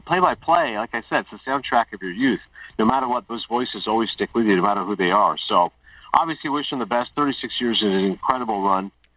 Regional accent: Toronto, Ontario, Canada; Like, when I'd meet people and say, I'm from Toronto, it's one of the first things they would say

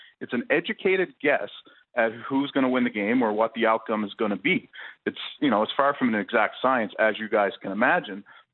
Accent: Canada; I'm Canadian, so I grew up playing hockey and fast pitch softball

